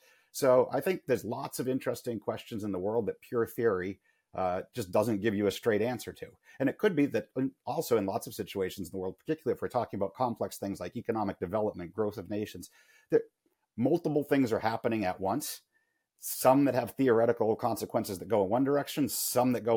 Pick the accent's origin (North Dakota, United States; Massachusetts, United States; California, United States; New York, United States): Massachusetts, United States; I grew up in Massachusetts, a student of the American Revolution who would go to Lexington and Concord.